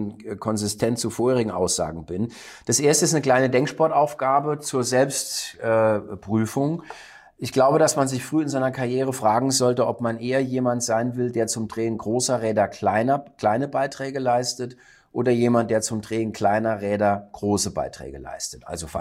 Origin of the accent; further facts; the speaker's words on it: Lenggries, Bavaria, Germany; Also in meiner Heimat. Ich lebe ja in Oberbayern, Lenkries.